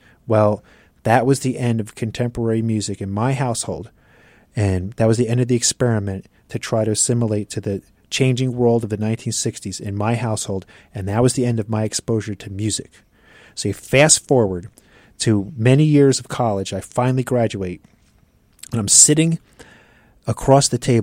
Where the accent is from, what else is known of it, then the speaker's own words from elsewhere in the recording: Montclair, New Jersey, United States; By the way, I grew up in Montclair, New Jersey. So, you know, it wasn't like I grew up in the woods or anything like that.